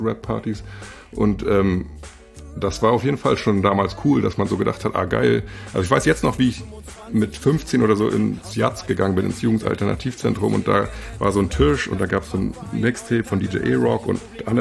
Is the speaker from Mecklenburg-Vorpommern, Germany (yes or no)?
yes; Rostock, Mecklenburg-Vorpommern, Germany; Also wir sind alles Rostocker, genau.